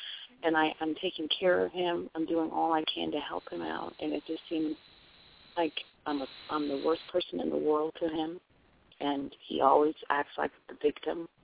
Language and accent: English; Indiana, United States; I'm from Indiana.